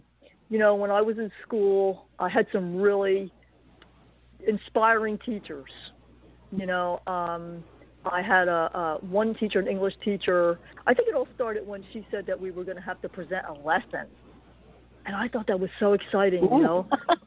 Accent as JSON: {"language": "English", "region": "New Jersey", "country": "United States", "tie": "born or raised there", "said": "I lived in New Jersey all my life."}